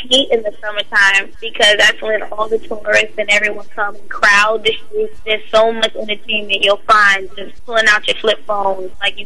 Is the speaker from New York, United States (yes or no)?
yes; New York, United States; I'm from the side of Queens than me. I'm from Southside Jamaica, Queens.